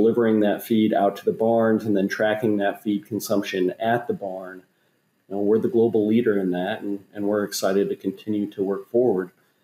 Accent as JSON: {"language": "English", "town": "Davenport", "region": "Iowa", "country": "United States", "tie": "born or raised there", "said": "So I grew up in Davenport, Iowa, and went to Iowa State for undergrad."}